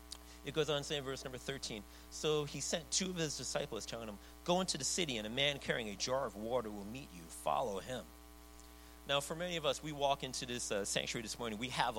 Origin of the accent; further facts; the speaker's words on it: New York City, New York, United States; I grew up in New York City. There was a large Jewish population there.